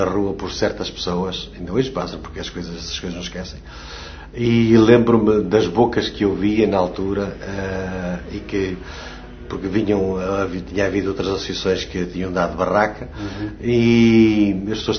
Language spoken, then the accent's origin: Portuguese; Portugal; now in Echternach, Luxembourg; nós também, em Esternac, como portugueses, devemos ter todos orgulho